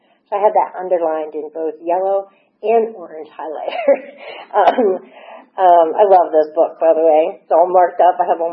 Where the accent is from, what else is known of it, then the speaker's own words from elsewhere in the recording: Johnstown, Pennsylvania, United States; I came from Western Pennsylvania, a place called Johnstown, Pennsylvania. When I was growing up, the culture was my parents had cocktail parties.